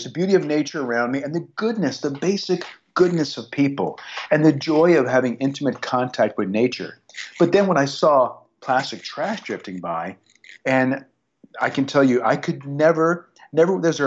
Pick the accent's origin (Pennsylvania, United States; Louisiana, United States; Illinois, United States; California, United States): Louisiana, United States; New Orleans; I didn't see New Orleans, my hometown, until 5 months later.